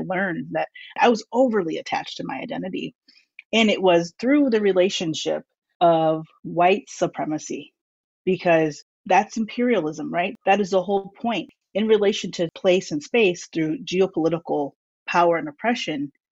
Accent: Midwest, United States; I grew up in the Midwest and I'm like, I started to realize, yes, my race and my ethnicity and my cultural upbringing does influence me

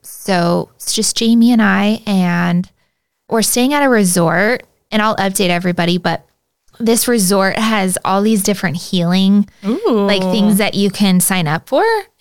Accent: Midwest, United States; moms from the Midwest.

